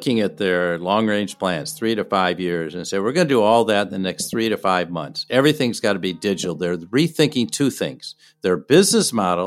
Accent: Minneapolis, Minnesota, United States; And then we had, in Minneapolis, my hometown, we had the killing of George Floyd by police officers.

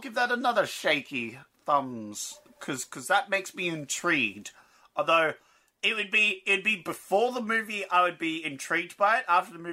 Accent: Canada; Because I'm Canadian Zach.

